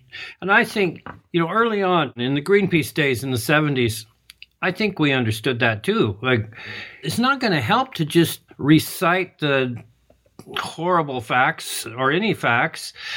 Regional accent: Canada; we were here in Canada in those days.

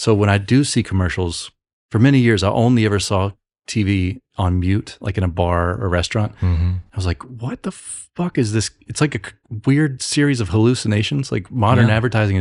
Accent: Memphis, Tennessee, United States; accent: Southern; I'm also from the South, but I think I don't drink very much anymore. And I think that might've been the key, the linchpin to me losing my Southern accent.

